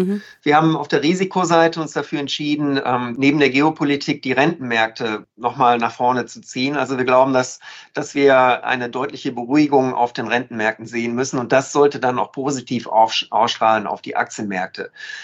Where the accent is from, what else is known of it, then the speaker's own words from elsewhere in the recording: North Rhine-Westphalia, Germany; ich bin ja Ostwestfale.